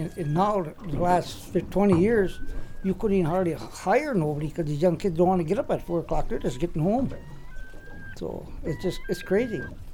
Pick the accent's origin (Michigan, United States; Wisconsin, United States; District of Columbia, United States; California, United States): Wisconsin, United States; Hayward; born there; Well, I was born in 1939 in Red Hayward, but my mother was from Red Cliff here.